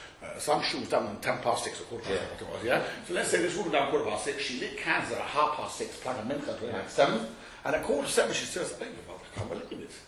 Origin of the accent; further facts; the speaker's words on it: United Kingdom; Yeah, I'm British, yeah.